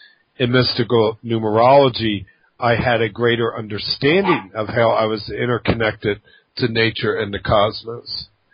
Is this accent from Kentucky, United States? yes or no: no; Philadelphia, Pennsylvania, United States; moved away; And I'm coming from Philadelphia, we have a strong harshness to our language. And one of the reasons why I left is because I couldn't stand the harshness any longer.